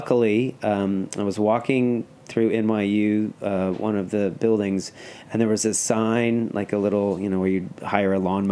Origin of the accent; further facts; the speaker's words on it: Atlanta, Georgia, United States; Yeah, so I'm from Atlanta, Georgia. I was raised there